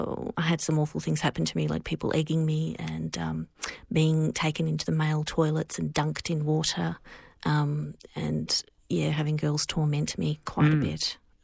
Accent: Australia; born there; I am Australian born and I have those, you know, sentiments, and my family who lived overseas and came when the war started, immigrated here

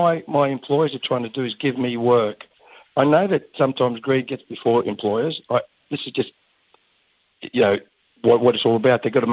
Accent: Queensland, Australia; I came from down from another project in Sydney, but I'm originally from Queensland.

